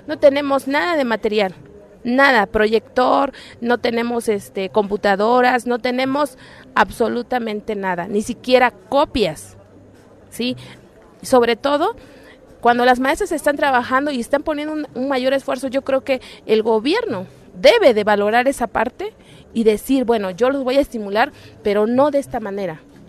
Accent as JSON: {"language": "Spanish", "region": "Veracruz", "country": "Mexico", "said": "Vengo de la Sierra de Songolica."}